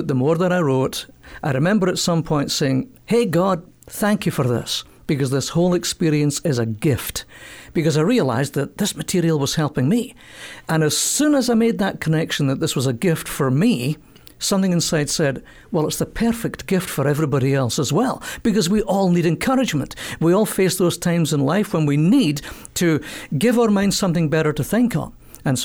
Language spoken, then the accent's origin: English; England, United Kingdom; now in Canada; as folk will pick up from the accent, I'm not from these parts. So hail from the UK, and I like to tell people I'm Scottish by race, I'm English by birth, and I'm Canadian by choice.